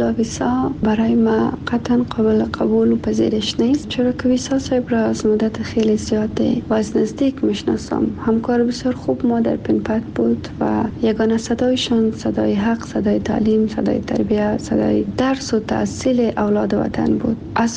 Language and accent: Persian; Afghanistan; امرای وطنم، امرای ملت خیورم